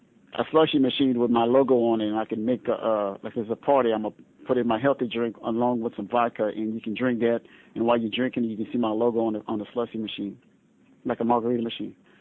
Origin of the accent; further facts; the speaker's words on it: Louisiana, United States; And I'm from Louisiana. We like to eat, so.